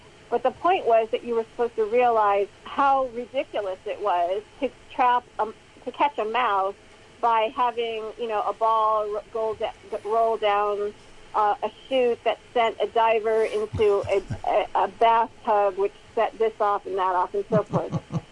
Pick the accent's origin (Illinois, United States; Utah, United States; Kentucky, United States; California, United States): Illinois, United States; And also in the Midwest, especially in my home state of Illinois, the plan is to pump it into deep brine aquifers.